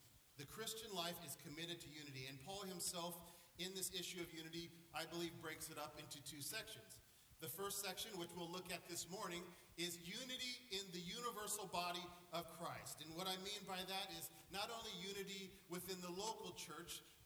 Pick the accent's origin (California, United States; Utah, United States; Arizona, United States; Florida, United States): California, United States; San Diego; now in Connecticut, United States; And my wife and I, we always had this strange desire — we're both born and raised in San Diego — strange desire to, and I don't mean strange in a negative way, but a desire to live in Connecticut.